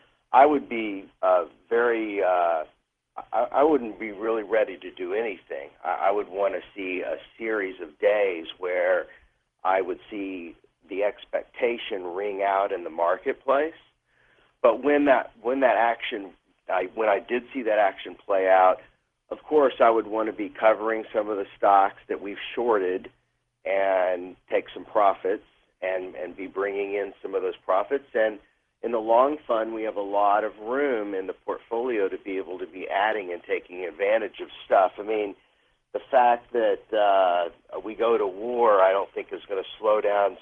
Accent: Fort Worth, Texas, United States; I was from Fort Worth, Texas, and grew up around a plethora of money managers

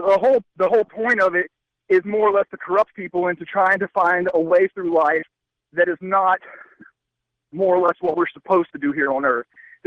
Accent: the South, United States; I'm from the South. It's all, you know, Pentecostal type religions down here.

